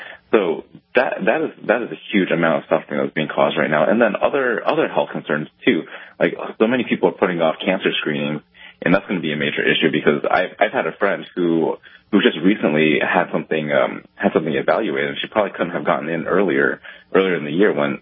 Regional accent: California, United States; But, you know, I'm from California, and there are parts of California that are threatening to go back into lockdown

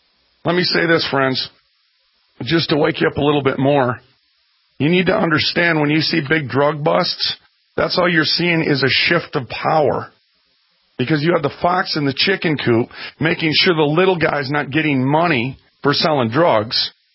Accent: Minneapolis, Minnesota, United States; I'm from North Minneapolis. Used to know guys like that.

